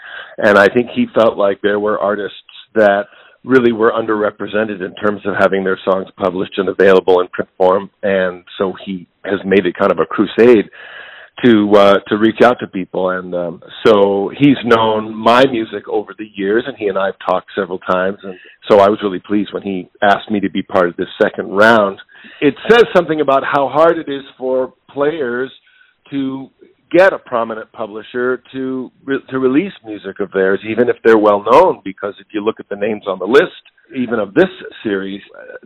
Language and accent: English; Berkeley, California, United States; No, I grew up in Berkeley, California. And I'm a product of the great jazz program at Berkeley High School